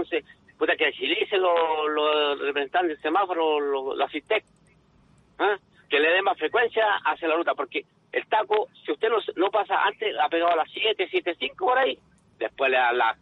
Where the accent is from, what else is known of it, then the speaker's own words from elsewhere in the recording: Tomé, Biobío, Chile; Resulta que yo soy de Tomé.